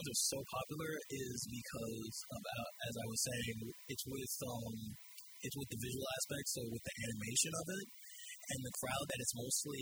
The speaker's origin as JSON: {"language": "English", "country": "United States", "said": "because as you can see, I'm like an American. I can't really understand. I was never really taught Japanese"}